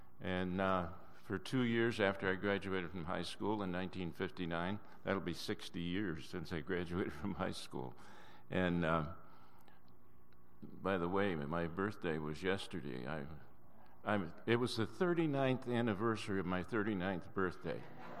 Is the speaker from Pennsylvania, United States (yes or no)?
yes; Pennsylvania, United States; I'm a farm boy from Pennsylvania. I grew up in Tioga County, Pennsylvania, and behind our house on a hill, I could look into New York State.